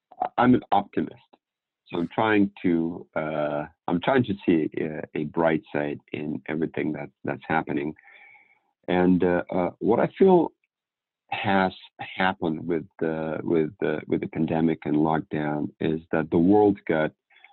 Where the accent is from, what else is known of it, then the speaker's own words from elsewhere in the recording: Belarus; I am originally from Belarus.